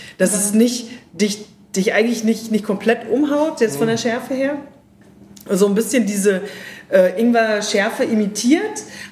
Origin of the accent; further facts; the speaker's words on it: Bavaria, Germany; Da kommen wir auch aus Franken.